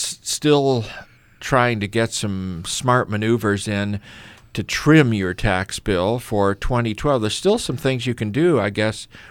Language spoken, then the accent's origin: English; Chicago, Illinois, United States; from my hometown of Chicago.